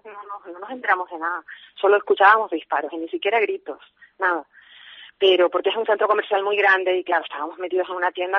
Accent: Las Palmas, Canary Islands, Spain; now in Kenya; De Las Palmas.

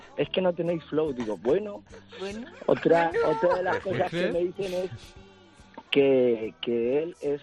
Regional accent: Albacete, Castilla-La Mancha, Spain; que soy de Albacete y tenemos aquí hoy, estamos en feria.

